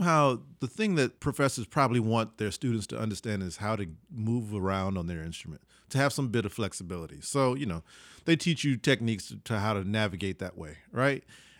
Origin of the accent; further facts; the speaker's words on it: Houston, Texas, United States; I grew up in Houston, Texas, and my parents collected a lot of work. So I had a house full of lots of pottery by Texas-based artists